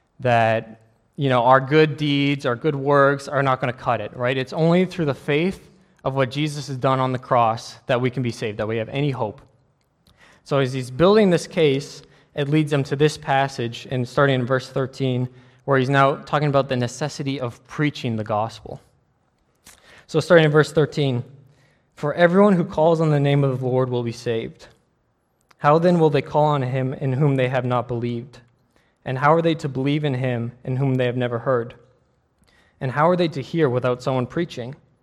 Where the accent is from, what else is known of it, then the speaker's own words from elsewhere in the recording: Calgary, Alberta, Canada; now in Pittsburgh, United States; I'm not originally from Pittsburgh. I grew up in Calgary, Alberta